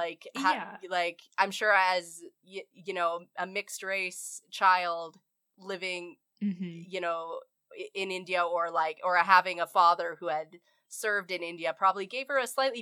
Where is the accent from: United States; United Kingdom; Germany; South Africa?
United Kingdom; Wales; Right. Yeah, I know I have. I'm Welsh.